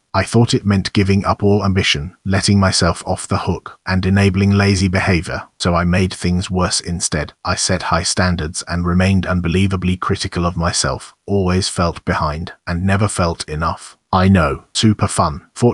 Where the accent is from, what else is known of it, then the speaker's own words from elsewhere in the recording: United Kingdom; But as a Brit enduringly baffled by Brexit or what's happening with international politics